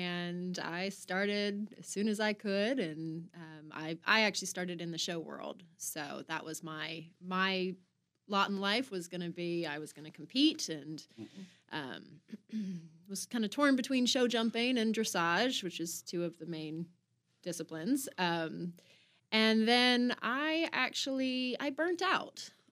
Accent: Bermuda; I grew up in Bermuda.

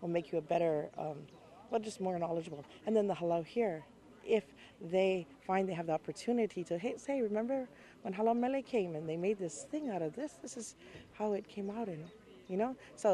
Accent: Hawaii, United States; And that made me think about the fact that no matter where we go, we are Hawaiian.

